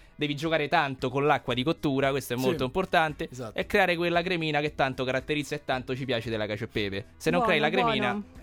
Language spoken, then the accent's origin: Italian; Rome, Lazio, Italy; la carbonara è una cosa a cui noi da romani siamo molto legati